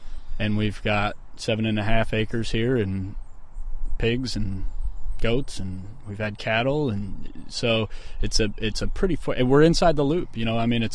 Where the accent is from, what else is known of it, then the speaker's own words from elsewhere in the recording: Michigan, United States; Her family's from Indianapolis, and I'm originally from Michigan, so we compromised.